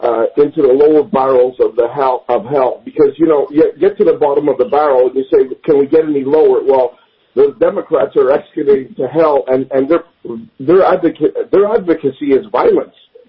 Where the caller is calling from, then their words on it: Canada; and I'm calling from Canada